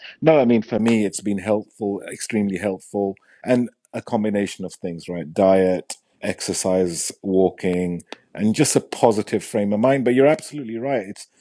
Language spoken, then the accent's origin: English; Nelson, North West England, United Kingdom; born there; I was born in United Kingdom. I was born in a small town in the northwest of the country called Nelson, Lancashire, next to Burnley. It's a very industrial little village, actually. And he had a huge Pakistani community